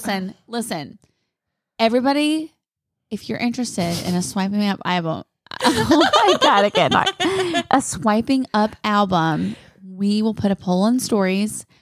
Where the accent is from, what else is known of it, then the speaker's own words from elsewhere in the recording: North Carolina, United States; Yes, I'm from North Carolina, but like, no, thank you.